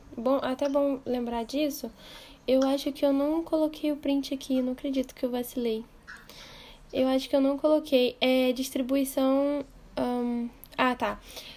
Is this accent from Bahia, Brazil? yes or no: no; Cabo Frio, Rio de Janeiro, Brazil; Eu sou da região dos Lagos, do Rio de Janeiro. Eu sou de Cabo Frio.